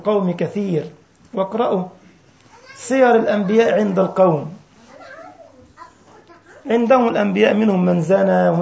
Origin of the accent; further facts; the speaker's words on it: Egypt; حتى عندنا في مصر يقول لك ايه لما يلاقي واحد مستعجل